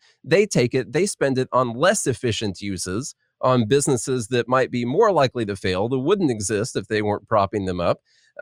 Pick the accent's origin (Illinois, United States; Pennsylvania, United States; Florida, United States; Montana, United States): Illinois, United States; moved away as an adult; now in Nashville, United States; So I am from Illinois, but I did flee there and go to Nashville about 10 years ago.